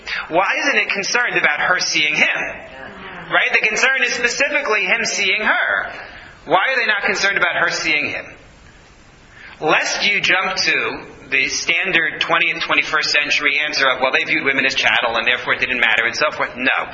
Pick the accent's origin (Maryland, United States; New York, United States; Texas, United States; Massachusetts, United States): New York, United States; I grew up in New York. I went to school in Manhattan. You can't shock me.